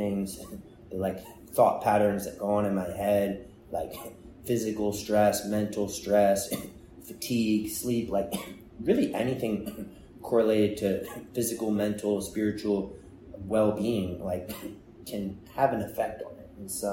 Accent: Maryland, United States; Yeah, I was born and raised in Maryland, like outside of Annapolis.

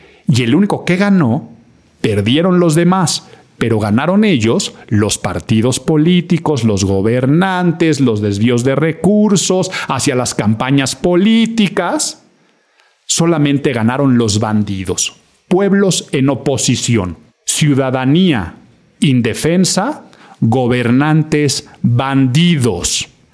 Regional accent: Mexico; para muchos de los que estamos en esta faz de la tierra como mexicanos

